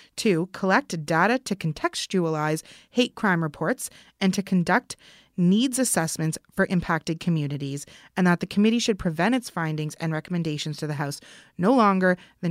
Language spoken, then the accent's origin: English; Kitchener, Ontario, Canada; So I'm from Kitchener